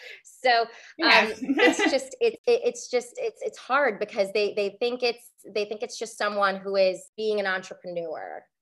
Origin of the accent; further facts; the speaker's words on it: Detroit, Michigan, United States; also born or lived in South Florida; So I grew up in the Detroit area. I went to school in Central Michigan, and then I live in Florida now, in South Florida.